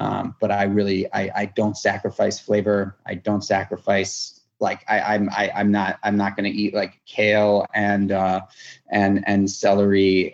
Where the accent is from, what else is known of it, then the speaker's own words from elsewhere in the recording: New York City, New York, United States; I grew up in New York City. I started, you know, walking down a dark road at a very early age